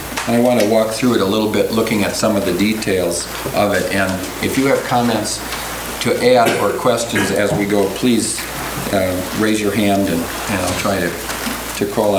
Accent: Wisconsin, United States; when I was a youngster growing up in Wisconsin, the North Woods or the Boundary Waters

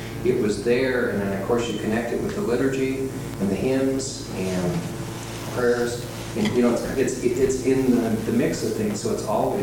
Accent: Chicago, Illinois, United States; Growing up in the Chicago area, you knew if you were visiting somebody who was Jewish

